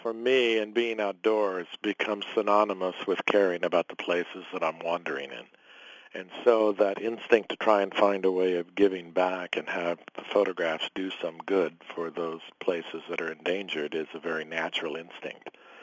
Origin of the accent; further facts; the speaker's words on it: Merced, California, United States; I grew up in Merced, California, which is 70 miles downriver from Yosemite Valley.